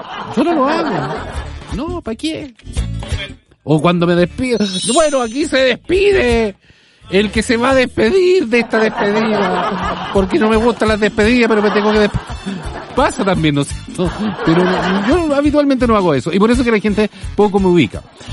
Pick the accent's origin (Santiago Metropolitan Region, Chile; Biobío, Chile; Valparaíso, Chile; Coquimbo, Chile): Biobío, Chile; Lota; Bueno, yo soy de Lota y me fui ayer en biotren.